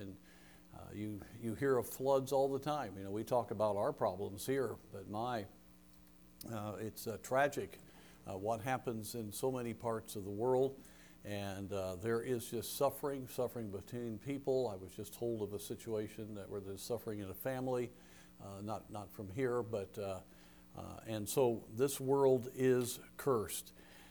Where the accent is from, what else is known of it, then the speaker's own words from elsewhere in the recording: Miami, Florida, United States; born there; I was born in Miami, Florida. We go visit my grandmother there